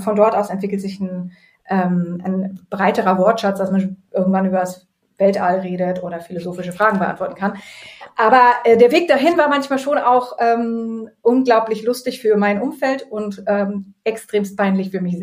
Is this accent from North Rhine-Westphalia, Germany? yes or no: yes; North Rhine-Westphalia, Germany; moved away as an adult; also born or lived in Nijmegen; now in Netherlands; ich bin am Niederrhein aufgewachsen. Und nach meinem Abitur hat es mich in die Niederlande verschlagen und habe dort in Nimwegen erst studiert